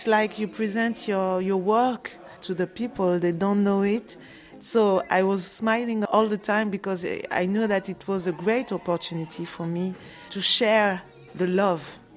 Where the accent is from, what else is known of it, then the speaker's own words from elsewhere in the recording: France; I grew up in France, so my Douala is bad.